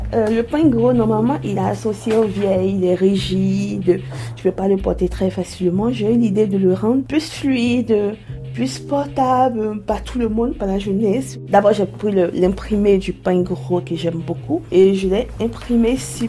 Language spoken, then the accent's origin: French; Côte d’Ivoire; Je suis ivoirienne, j'ai grandi en Côte d'Ivoire et j'ai toujours vécu ici.